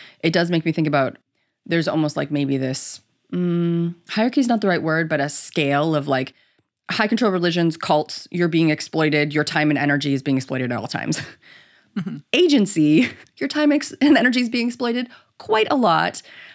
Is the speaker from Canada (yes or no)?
yes; Canada; I'm Canadian